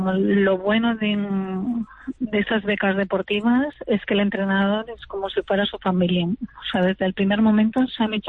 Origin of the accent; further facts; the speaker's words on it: Jaca, Aragon, Spain; now in Barcelona, Spain; Nosotros vivimos en Barcelona, pero por casualidad, o sea, pero yo soy de Jaca. Entonces, la familia la tenemos allá